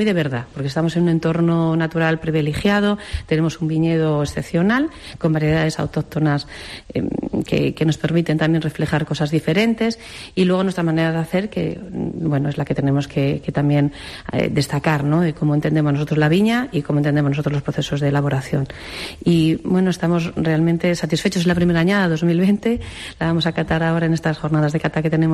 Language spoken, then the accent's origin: Spanish; Ávila, Castile and León, Spain; Yo no soy gallega, soy de Ávila, vengo de elaborar vinos en Gredos, tengo un proyecto de elaboración en la Sierra de Gredos